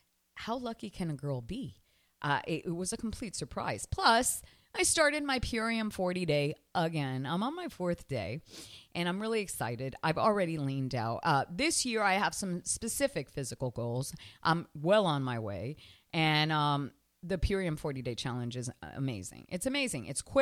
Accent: Canada; Now, I was raised in Canada, and I played hockey as my physical education, as well as skiing.

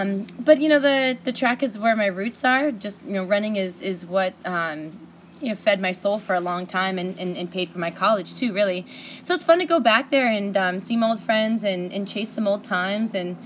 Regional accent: Seattle, Washington, United States; and I'm from Seattle, all of us are

